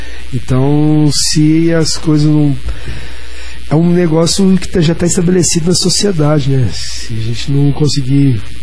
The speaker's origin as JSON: {"language": "Portuguese", "town": "Uberlândia", "region": "Minas Gerais", "country": "Brazil", "said": "eu sou de Uberlândia, Minas Gerais, que é interior, mas nem é tão pequeno assim."}